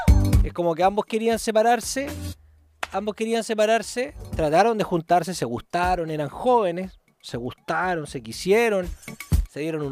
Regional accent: Puerto Montt, Los Lagos, Chile; born there; ¿Sabéis que yo nací en Puerto Montt? ¿Nací en Puerto Montt? 13 de septiembre del 91.

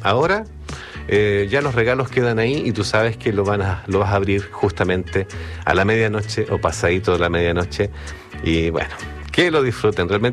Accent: Chile; Pero como buenos chilenos aprendimos a cosechar antes de la fecha

